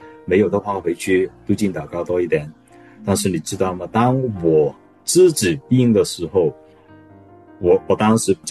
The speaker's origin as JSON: {"language": "Chinese", "region": "Guangdong", "country": "China", "said": "我们广东人有句话"}